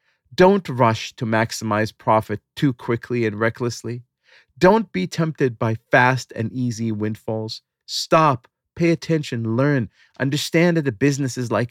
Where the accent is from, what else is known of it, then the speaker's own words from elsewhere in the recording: New York City, New York, United States; I'm a New Yorker. I live in the Upper West Side